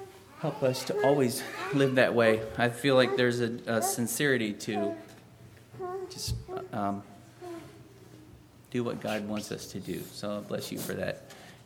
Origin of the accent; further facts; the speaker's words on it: Virginia, United States; also born or lived in Ephrata, Pennsylvania / Tennessee; I was born in Pennsylvania and then lived in Tennessee a bit, but then moved to Virginia around 10. I turned 10 in Virginia, and that's where it feels like I grew up.